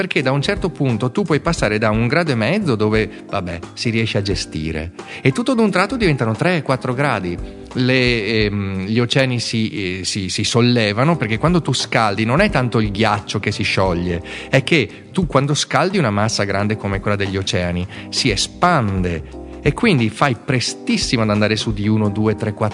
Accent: Venice, Veneto, Italy; born there; a Venezia, sei nato a Venezia

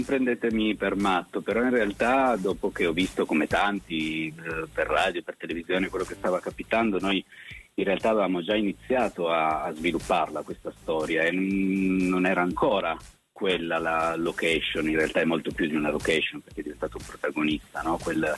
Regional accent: Turin, Piedmont, Italy; Io sono di Torino.

